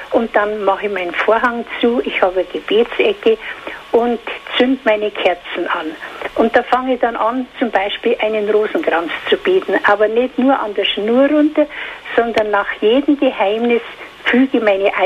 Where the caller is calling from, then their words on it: Munich, Bavaria, Germany; Ich komme aus München.